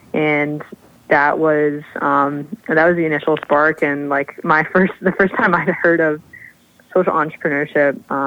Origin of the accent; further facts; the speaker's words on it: Rochester, Minnesota, United States; I grew up in Rochester, Minnesota. So that's the hometown of the Mayo Clinic, which means that like 35% of my hometown is like, you know, a doctor or a nurse or otherwise employed at the Mayo Clinic.